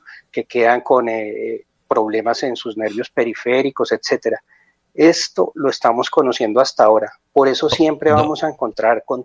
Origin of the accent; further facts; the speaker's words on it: Colombia; de Colombia, médico especialista en medicina familiar, medicina cardiovascular y cuidados paliativos.